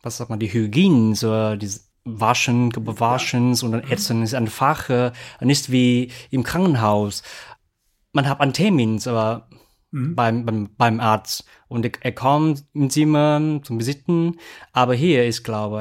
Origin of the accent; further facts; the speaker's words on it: Central Vietnam, Vietnam; German is a second language; ich komme aus Vietnam und ich habe in einer kleinen Stadt in der Mitte geboren.